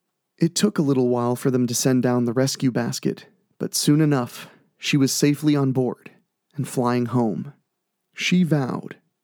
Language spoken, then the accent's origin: English; Ohio, United States; I'm from Ohio and we don't have a whole lot of beaches